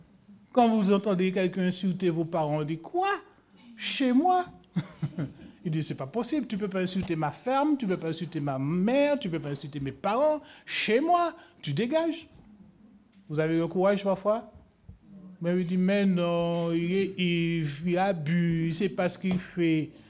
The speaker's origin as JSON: {"language": "French", "country": "France", "said": "les gendarmes aujourd'hui chez nous, en France"}